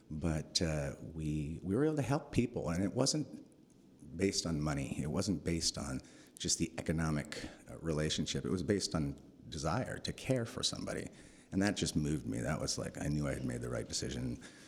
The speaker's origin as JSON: {"language": "English", "town": "Newport Beach", "region": "California", "country": "United States", "tie": "born or raised there", "lives_now": "Napa, United States", "said": "And at the end of the day, I grew up in Newport Beach."}